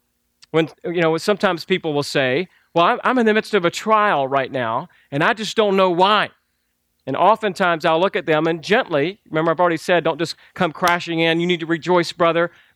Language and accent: English; Georgia, United States; I know I grew up in Georgia, the greatest state in the union. Come on, you know it. So that's I grew up picking peaches